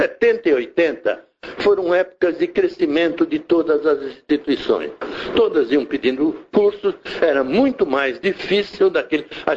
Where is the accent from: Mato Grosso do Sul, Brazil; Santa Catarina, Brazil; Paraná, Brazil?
Santa Catarina, Brazil; E sou catarinense.